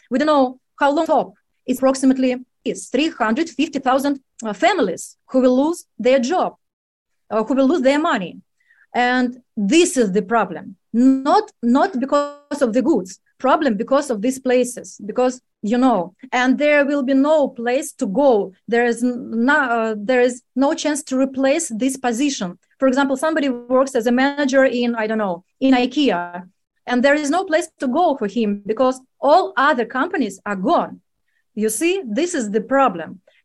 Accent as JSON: {"language": "English", "region": "Saint Petersburg", "country": "Russia", "tie": "born or raised there", "said": "I was born and raised in St. Petersburg. It's Russia, at the second city in Russia. It's not very far from Moscow. And when I was a child, in front of my house, there was a forest."}